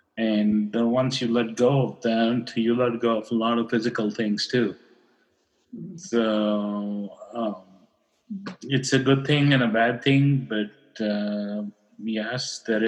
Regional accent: Karachi, Sindh, Pakistan; when I was growing up in Karachi. It would start raining in August, and it would rain till October, 3 months straight.

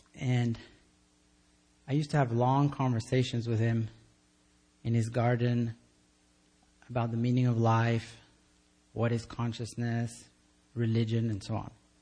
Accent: Greece; I grew up in Greece, and I remember one night I was staring out of the window of a car and I was daydreaming.

